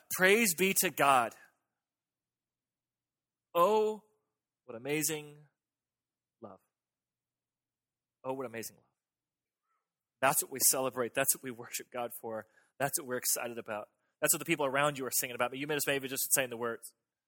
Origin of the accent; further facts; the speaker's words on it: United States; That you have not pursued me simply because I'm an American